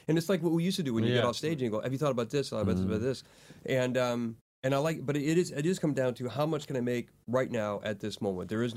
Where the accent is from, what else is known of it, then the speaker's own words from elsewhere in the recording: United States; And so there's land right now in my home state in America to where you used to have access because they would log it and that was fine.